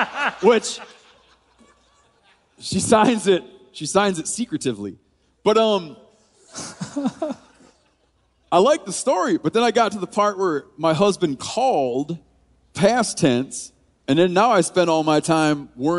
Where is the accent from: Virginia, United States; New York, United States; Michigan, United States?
Michigan, United States; Twin Lake; I grew up in Twin Lake, Michigan, and down the road from us, you had to take, I'm trying to think what road, down Duff Road, Duff turned dirt, and you go down the dirt, and there's Twin Lake Gun Club.